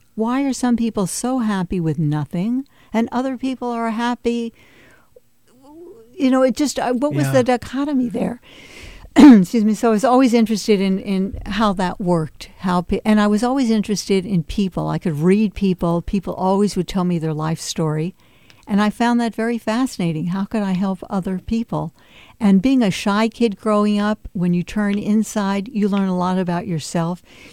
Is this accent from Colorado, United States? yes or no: no; Miami, Florida, United States; I grew up in Miami, and it was show business time. My dad was a theatrical agent